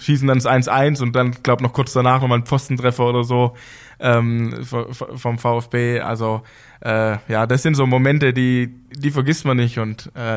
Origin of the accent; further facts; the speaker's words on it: Welzheim, Baden-Württemberg, Germany; also Welzheim ist mein Heimatort und wo ich früher Fußball gespielt habe